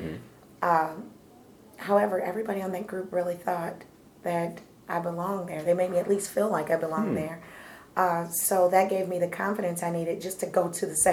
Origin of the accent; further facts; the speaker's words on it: Buffalo, New York, United States; whether it's because we're both from Buffalo or whatever the reason